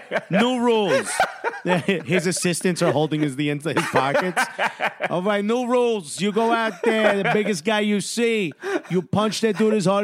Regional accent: United States; upper 90, we're American, sorry, upper 90

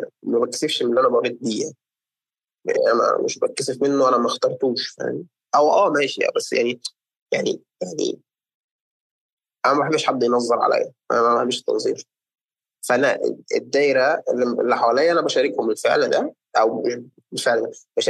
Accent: Egypt; عندنا في مصر

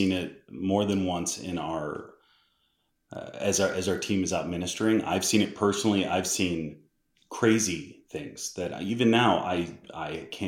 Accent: Massachusetts, United States; I'm from Massachusetts, right? So I grew up in I have a Harvard educated grandfather.

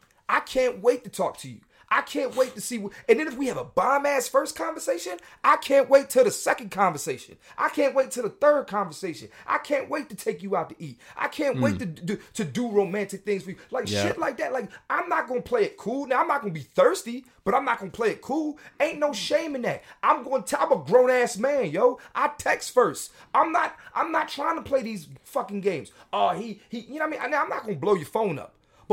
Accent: Philadelphia, Pennsylvania, United States; Come on through, Philly. You know that's my hometown.

